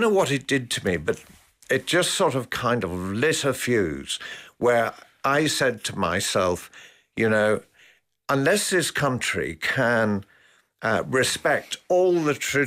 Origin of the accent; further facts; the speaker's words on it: Dublin, Leinster, Ireland; also born or lived in County Meath; I was still born in Dublin. I lived in County Meath. I'm an Irishman through and through.